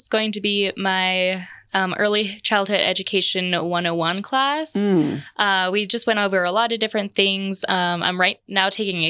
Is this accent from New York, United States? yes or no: no; Colorado Springs, Colorado, United States; I'm here from Colorado Springs. I'm a native.